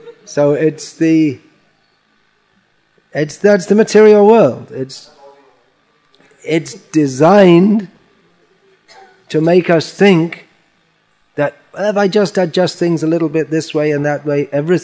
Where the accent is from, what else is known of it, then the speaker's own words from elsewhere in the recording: United Kingdom; and also I'm British